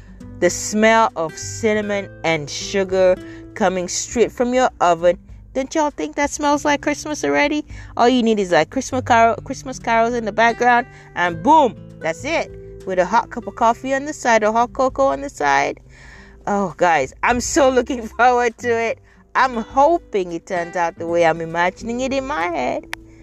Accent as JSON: {"language": "English", "country": "Nigeria", "tie": "born or raised there", "lives_now": "United States", "said": "Growing up in Nigeria, we went to visit family, grandparents to be exact."}